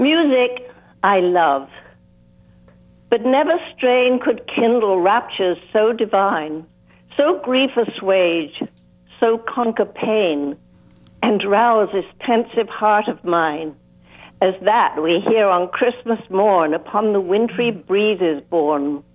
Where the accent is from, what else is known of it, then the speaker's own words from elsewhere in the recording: England, United Kingdom; also born or lived in New York; now in Nyack, United States; Well, I originally lived in New York when I came from England